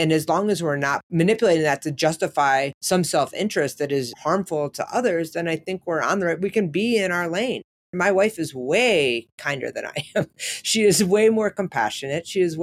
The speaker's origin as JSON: {"language": "English", "town": "Toledo", "region": "Ohio", "country": "United States", "tie": "born or raised there", "said": "We grew up in Toledo, Ohio. So Holy Toledo is the name of it."}